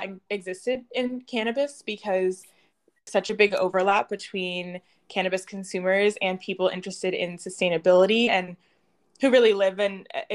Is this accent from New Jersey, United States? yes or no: no; Denver, Colorado, United States; I grew up in Denver, Colorado.